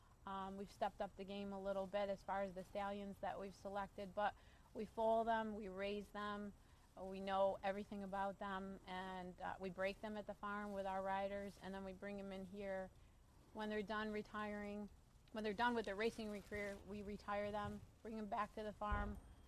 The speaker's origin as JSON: {"language": "English", "region": "New York", "country": "United States", "said": "We're both from the Finger Lakes area."}